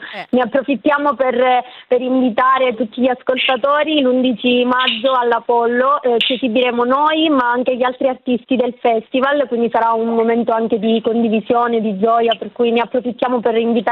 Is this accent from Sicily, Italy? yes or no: yes; Agrigento, Sicily, Italy; perché noi, come si potrà sentire dal nostro accento, non siamo di Milano, veniamo dalla Sicilia, da Agrigento